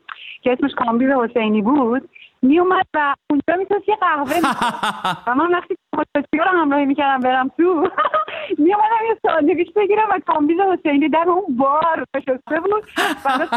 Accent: Tehran, Tehran Province, Iran; also born or lived in France; now in California, United States; بچه تهرانم و الان در کالیفرنیا هستم در امریکا، ولی سال هاست که 13 ساله در فرانسه زندگی میکنم.

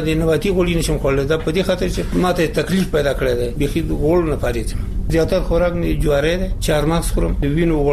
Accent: Nuristan, Afghanistan; مونږ د نورستان یو

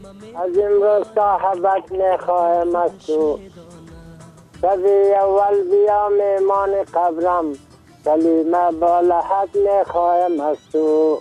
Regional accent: Dasht-e Safid, Bamyan, Afghanistan; قریه ما دشت سفید، ولسوالی ما کامل، ولایت ما بامیان. یعنی خودم

